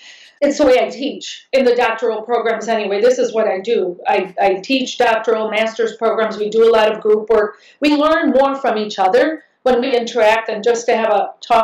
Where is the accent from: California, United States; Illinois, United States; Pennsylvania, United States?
Illinois, United States; Chicago; Okay, so I grew up in Chicago. We are from Puerto Rico. So living in Chicago, we were still living in Puerto Rico, in Chicago. So we were raised very culturally connected